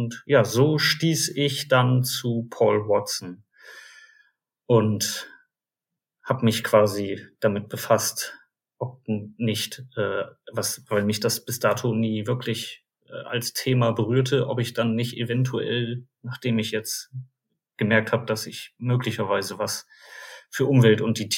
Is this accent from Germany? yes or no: yes; Bremen, Germany; born there; now in Delmenhorst, Germany; Ich bin 40 Jahre alt, komme aus Delmenhorst, also eigentlich gebürtiger Bremer, aber jetzt mittlerweile Delmenhorster.